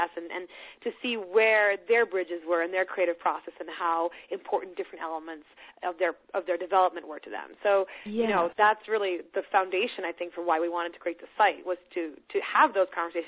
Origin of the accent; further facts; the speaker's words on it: Sweden; first language Swedish; English is a second language; I'm translating novels from Swedish, which is my native language, to English.